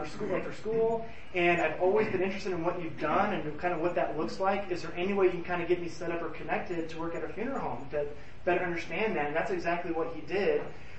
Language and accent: English; Elkhart, Indiana, United States; I'm from Elkhart, Indiana, and I went to school at the University of Indianapolis.